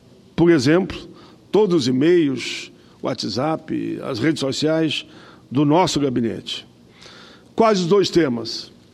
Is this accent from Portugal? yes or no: no; Rio Grande do Sul, Brazil; E quero contar, inclusive, com o seu apoio lá no Rio Grande do Sul. Vossa Excelência aqui é uma referência também, pode crer, lá no meu estado.